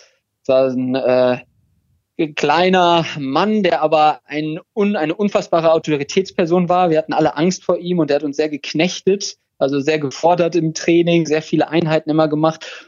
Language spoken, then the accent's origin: German; Krefeld, North Rhine-Westphalia, Germany